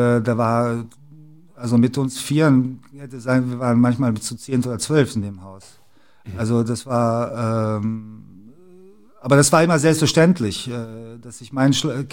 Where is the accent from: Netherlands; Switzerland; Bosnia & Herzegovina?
Bosnia & Herzegovina; Sarajevo, Federation of Bosnia and Herzegovina; German is a second language; Wir kommen ja aus Sarajevo. Meine Mutter ist in Sarajevo geboren, ich auch. Mein Vater ist, glaube ich, 68 von Belgrad nach Sarajevo gezogen.